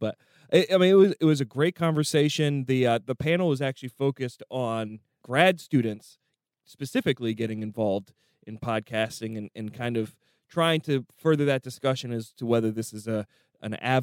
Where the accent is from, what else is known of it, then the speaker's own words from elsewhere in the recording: Pennsylvania, United States; growing up in Pennsylvania, I didn't really know about that until much later in my own history.